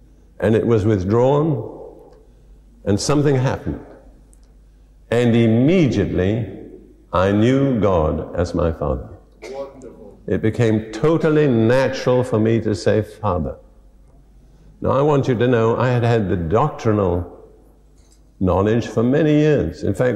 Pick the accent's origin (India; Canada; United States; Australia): India; born there; I was born in India